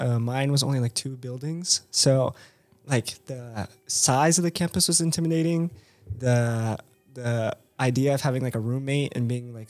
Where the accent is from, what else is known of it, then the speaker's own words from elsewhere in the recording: Fresno, California, United States; But then when I come here, I go, yeah, I'm from Fresno.